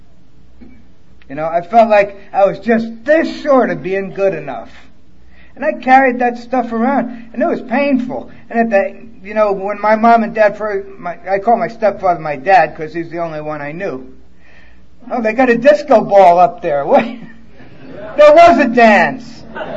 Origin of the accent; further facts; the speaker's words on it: New York, United States; born there; Anyhow, I was born in New York because I wanted to be near my mom.